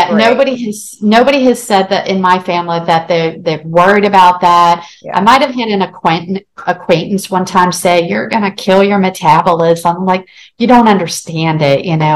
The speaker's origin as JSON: {"language": "English", "region": "Ohio", "country": "United States", "lives_now": "San Antonio, United States", "said": "I'm from Ohio, but because of my husband's job, we're down in San Antonio."}